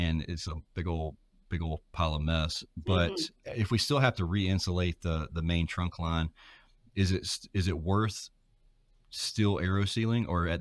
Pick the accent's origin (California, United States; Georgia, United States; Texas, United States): Georgia, United States; Yeah, I'm from South Georgia, so I don't know that my accent.